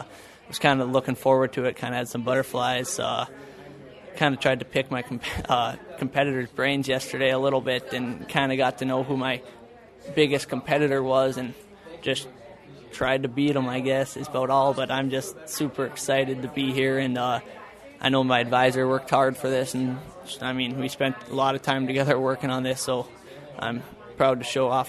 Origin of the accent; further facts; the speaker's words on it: Carrington, North Dakota, United States; I'm from Carrington, North Dakota, part of the Carrington FFA chapter.